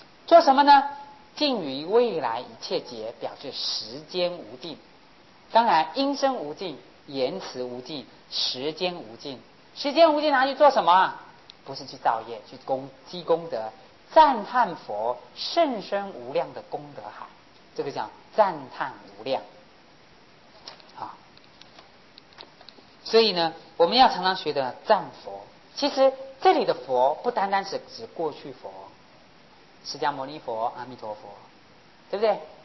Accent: China; 我们中国人讲引恶扬善嘛，扬善一定要合乎圣人之德啊

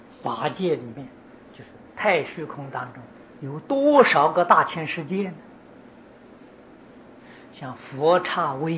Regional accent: China; 我们中国人写毛笔很多羊毫啊

